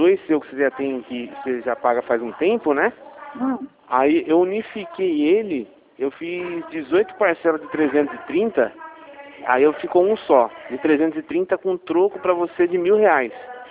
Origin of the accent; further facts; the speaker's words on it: Hortolândia, São Paulo, Brazil; Eu sou daqui de Hortolândia, né?